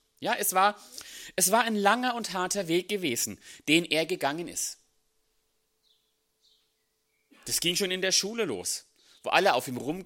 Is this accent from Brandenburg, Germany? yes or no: no; Söllingen, Baden-Württemberg, Germany; Ich komme aus Söllingen